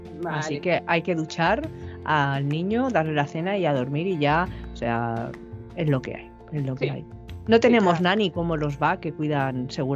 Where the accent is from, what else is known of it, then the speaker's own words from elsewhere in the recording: Valencia, Valencian Community, Spain; aquí en Valencia, de donde yo soy.